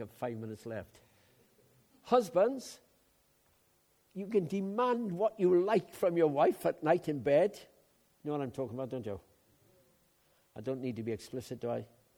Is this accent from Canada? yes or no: no; Haverfordwest, Wales, United Kingdom; he was taken from my hometown in Haverford West in Pembrokeshire and brought 60 miles to Swansea